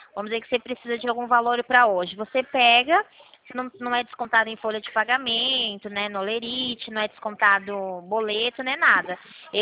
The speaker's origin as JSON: {"language": "Portuguese", "region": "São Paulo", "country": "Brazil", "said": "Eu sou aqui de São Paulo, eu sou da Central de São Paulo."}